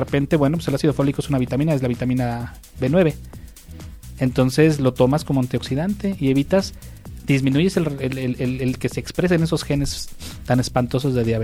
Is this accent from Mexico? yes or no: yes; Mexico; pues muy orgulloso como mexicano el saber que un grupo de colegas lo hicieron